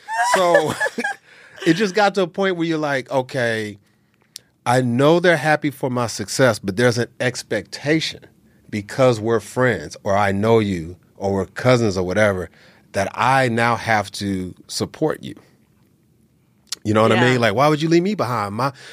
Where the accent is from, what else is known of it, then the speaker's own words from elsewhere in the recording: California, United States; South Central.